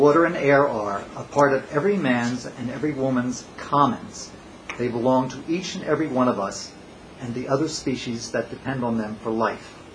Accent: Wayne, New Jersey, United States; I am also from Wayne. I am a member of the Wayne Environmental Commission

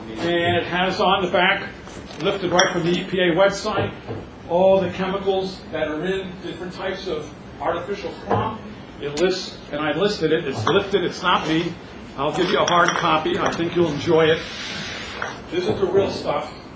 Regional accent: Kinnelon, New Jersey, United States; I'm from Kennelong, New Jersey. We're right in the middle of the Highlands with all the reservoirs.

